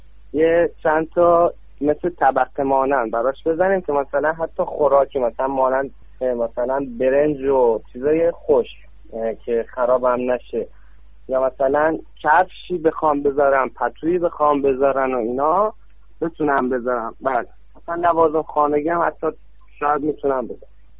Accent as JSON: {"language": "Persian", "town": "Kazerun", "region": "Fars", "country": "Iran", "said": "تو شهر خودمون کازرونم را بندازیم یه دونه"}